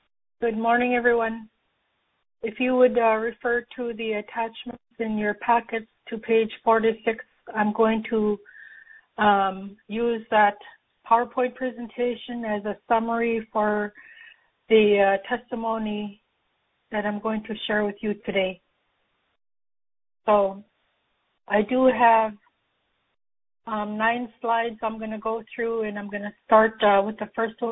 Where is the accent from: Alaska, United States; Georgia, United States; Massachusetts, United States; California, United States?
Alaska, United States; also born or lived in Bethel; I am Yupik. I was born in Bethel and raised in Imah, Alaska.